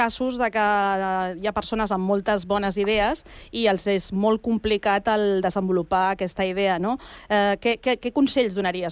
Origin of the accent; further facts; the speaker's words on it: Sant Cugat del Vallès, Catalonia, Spain; jo sempre dic que quan em pregunten d'on soc de Sant Cugat.